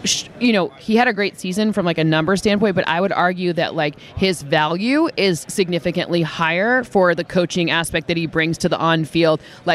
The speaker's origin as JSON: {"language": "English", "region": "Michigan", "country": "United States", "said": "I'm from Michigan, so"}